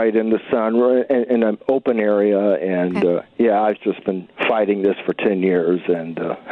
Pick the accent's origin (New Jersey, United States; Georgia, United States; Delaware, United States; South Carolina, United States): South Carolina, United States; I'm from South Carolina, and my parents had cedar trees, and this never happened.